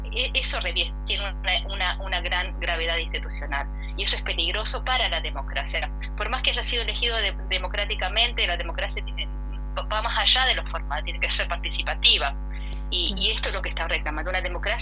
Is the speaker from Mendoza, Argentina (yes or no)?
no; San Salvador de Jujuy, Jujuy, Argentina; born there; yo nací en el Hospital Pablo Soria de acá de la capital jujeña.